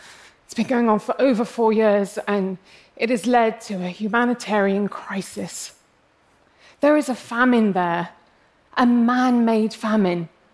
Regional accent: England, United Kingdom; But on the inside, I'm really English, so everybody irritates me. It's true. And the thing is, my family are Arab from Yemen.

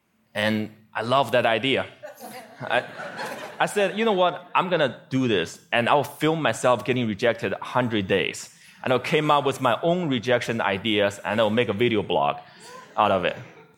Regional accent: Beijing, China; Bill Gates came to my hometown, Beijing, China, to speak, and I saw his message.

